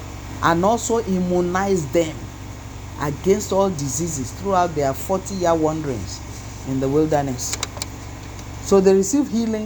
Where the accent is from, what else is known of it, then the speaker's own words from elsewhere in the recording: Lagos, Nigeria; moved away; when I came from Lagos 6 years ago, where they've fallen apart, we tore them up to use as rags in the house.